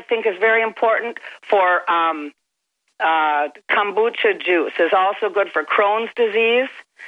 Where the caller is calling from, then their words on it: Wisconsin, United States; Hi, Alex. I'm calling from Wisconsin.